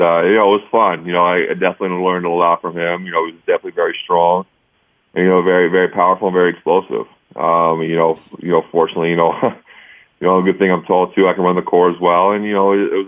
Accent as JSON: {"language": "English", "region": "Ohio", "country": "United States", "tie": "born or raised there", "said": "fulfill my commitment to Ohio State, and also being able to play in college and play in Ohio State in my hometown."}